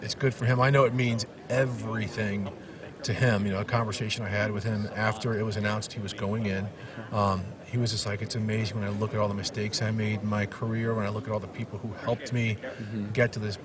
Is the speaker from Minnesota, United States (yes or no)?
yes; Minnesota, United States; I was there for, I'm old enough to know, I was there to remember all, you know, three of the four Super Bowls, you know, there in the 70s.